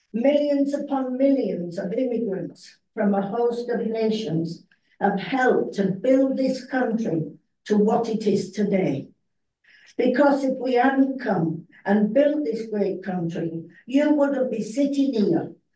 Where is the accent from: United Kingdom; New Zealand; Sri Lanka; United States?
United Kingdom; England; moved away as an adult; now in Birdwood, Australia; an English immigrant who emigrated to Australia from England in 1969.